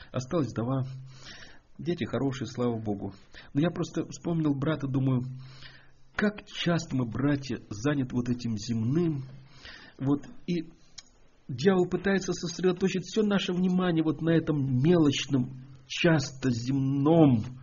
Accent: Israel; Я сама вот из Израиля. У меня муж израильтянин.

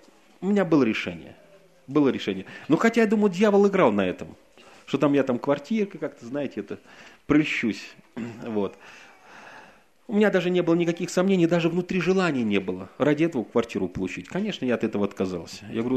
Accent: Saint Petersburg, Russia; born or raised there

